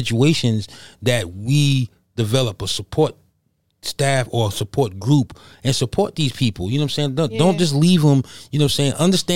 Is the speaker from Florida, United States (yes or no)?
no; New York, United States; You know, I'm from New York, so I had to grow up fighting.